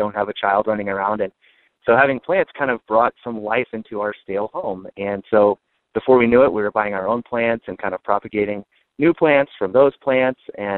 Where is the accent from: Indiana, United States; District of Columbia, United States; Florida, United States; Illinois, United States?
Indiana, United States; Syracuse; I'm from Syracuse, Indiana.